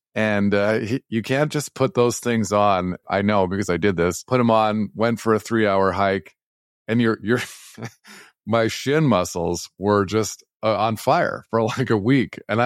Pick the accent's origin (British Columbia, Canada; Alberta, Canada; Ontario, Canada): Alberta, Canada; Edmonton; I grew up in Edmonton.